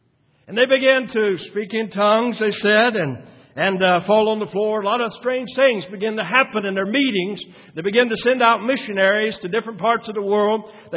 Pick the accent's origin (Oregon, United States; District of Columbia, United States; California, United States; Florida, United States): Florida, United States; Nikki Cruz Crusade that they held in Florida, my home state.